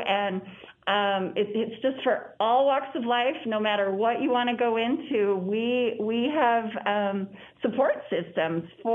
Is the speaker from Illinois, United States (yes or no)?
no; Dillon, Montana, United States; I grew up in Dillon, and I remember Eastern Montana College as being that alternative delivery provider expert in the state.